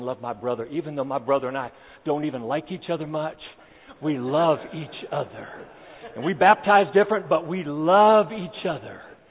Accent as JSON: {"language": "English", "country": "United States", "said": "I'm an American white guy"}